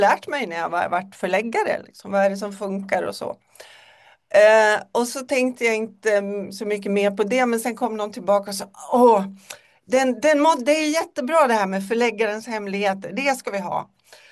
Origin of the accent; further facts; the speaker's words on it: Mora, Dalarna County, Sweden; now in Örebro, Sweden; Om det hörs något litet sjung när jag pratar ibland så kommer det från Mora i Dalarna där jag är född och uppväxt. Men jag bor alltså i Örebro sedan väldigt många år tillbaka.